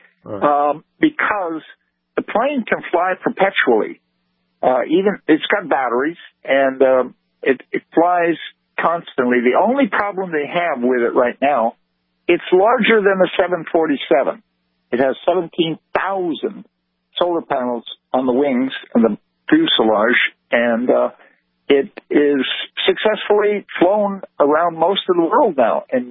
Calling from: Portland, Oregon, United States

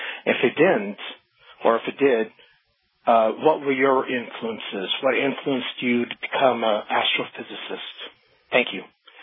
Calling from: Clovis, New Mexico, United States; I'm calling from Clovis, New Mexico.

